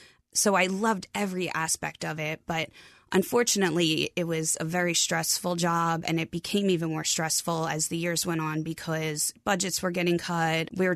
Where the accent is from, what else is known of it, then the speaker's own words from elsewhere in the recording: New Jersey, United States; now in King of Prussia, United States; He's from Scranton, Pennsylvania, and I'm from New Jersey. So King of Prussia seemed to be the logical meeting place for us